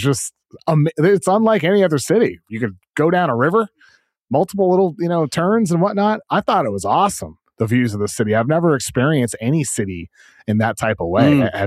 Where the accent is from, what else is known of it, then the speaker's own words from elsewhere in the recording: Brockton, Massachusetts, United States; growing up in Brockton, Massachusetts, I knew a long time ago that Brockton is a windier city than Chicago, the windy city.